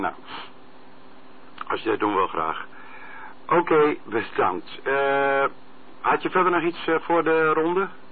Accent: Assen, Drenthe, Netherlands; born there; ik ben wel Noordeling. Zelfs ik ben in Assen geboren

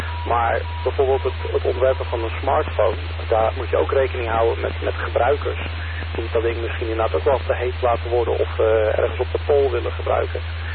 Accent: Voorburg, South Holland, Netherlands; Ik ben een radioamateur uit Voorburg.

